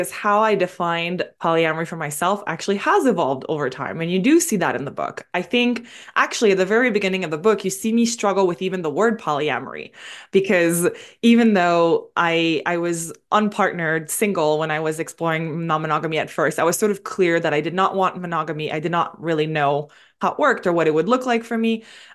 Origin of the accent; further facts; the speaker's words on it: Montreal, Quebec, Canada; accent: French Canadian; I'm originally from Montreal. I'm French Canadian. Sometimes people wonder the accent. That's what it is.